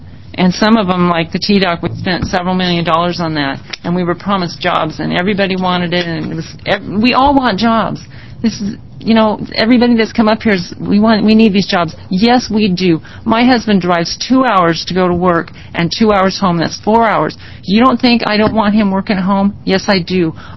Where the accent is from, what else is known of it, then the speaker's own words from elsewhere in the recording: North Bend, United States; I was born and raised in North Bend. I've lived there my entire life.